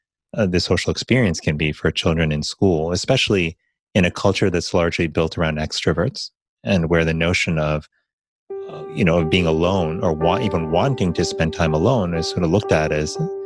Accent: Miami, Florida, United States; growing up in Miami, Florida, that had a large African-American and Latino population.

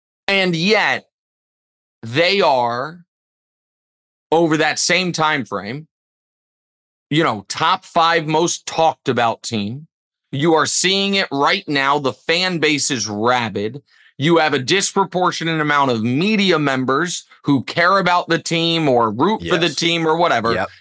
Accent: Kansas City, Missouri, United States; I'm from Kansas City and I love Kansas City

